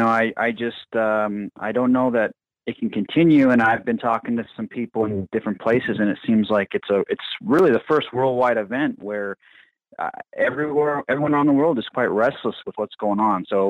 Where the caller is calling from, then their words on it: Fairbanks, Alaska, United States; Hey, it's … in Fairbanks.